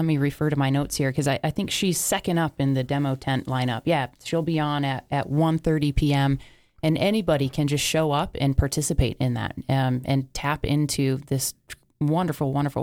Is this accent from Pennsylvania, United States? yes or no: no; Green River, Wyoming, United States; And I grew up in Green River, and I'm very familiar with I-80, yeah.